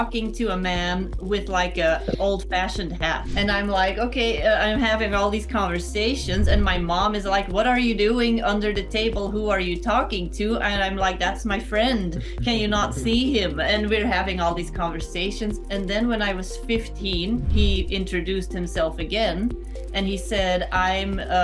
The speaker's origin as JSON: {"language": "English", "country": "Belgium", "said": "Well, I am originally from Belgium, so not too far from France."}